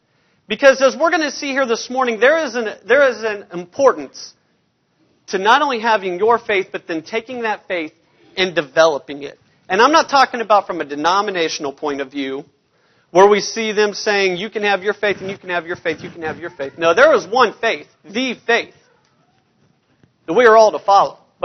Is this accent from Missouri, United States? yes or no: yes; Blue Springs, Missouri, United States; I'm from Blue Springs, Missouri, where Brett Hoagland preaches.